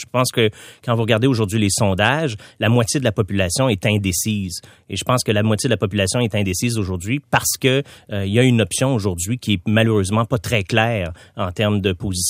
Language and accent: French; Montreal, Quebec, Canada; je viens de Quartierville, moi. Fait qu'il y a un petit côté chat de ruelle que j'amadoue petit à petit. À 46 ans